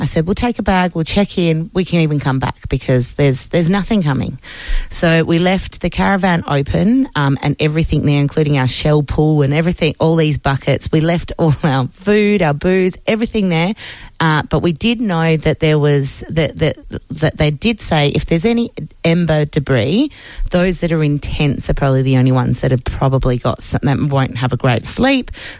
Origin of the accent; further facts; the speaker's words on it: Perth, Western Australia, Australia; I'm not a 100% city slicker. I'm from Perth, West Australia. We've got bushfire all the time. I've also got a property in Warburton